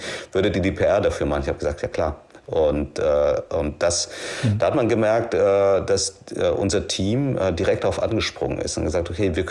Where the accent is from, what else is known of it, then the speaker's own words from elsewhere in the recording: Philippines; Ich habe meine Kindheit auf den Philippinen verbracht. Das ist katholischer geht's nicht.